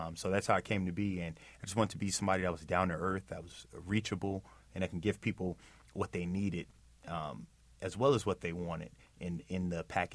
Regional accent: Sacramento, California, United States; also born or lived in Inglewood; I was actually born here in Inglewood in Southern California, and I was raised in Sacramento.

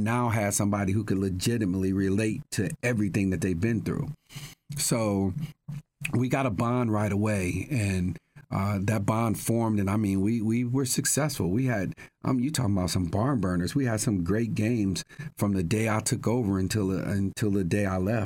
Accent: Ohio, United States; I was born and raised in Ohio. I played in Ohio.

